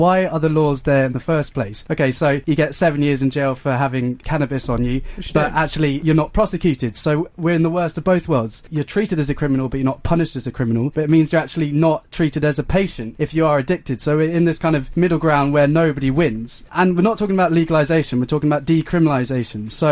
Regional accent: Bristol, South West England, United Kingdom; I grew up in Bristol

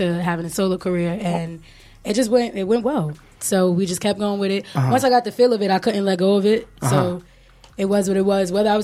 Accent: Harlem, New York, United States; I'm from Harlem, New York. I am 20... How old am I? 23 years old.

